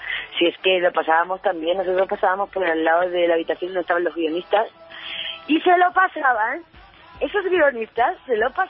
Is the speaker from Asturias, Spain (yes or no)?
no; Andalusia, Spain; now in Madrid, Spain; Porque yo vengo del sur, yo vengo de Andalucía